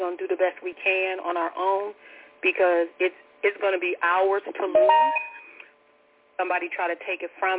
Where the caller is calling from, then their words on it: Brownwood, Texas, United States; in Brownwood.